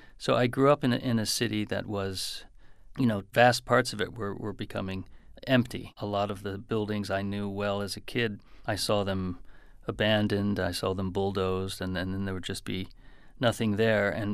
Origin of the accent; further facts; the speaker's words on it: Detroit, Michigan, United States; I realized that it was the experience of growing up in Detroit that really led me to write the book.